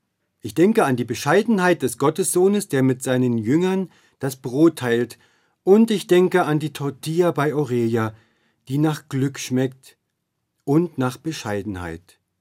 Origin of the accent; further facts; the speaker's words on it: Guatemala; Bei uns in Guatemala ist das anders.